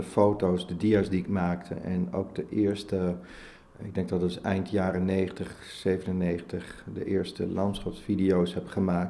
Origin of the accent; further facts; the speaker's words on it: Limbricht, Limburg, Netherlands; terug naar Limbricht, het dorpje waar ik ben opgegroeid.